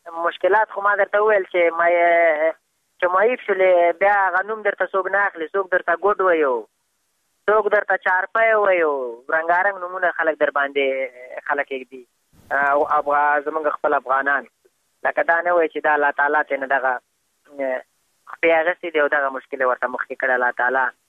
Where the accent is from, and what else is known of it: Afghanistan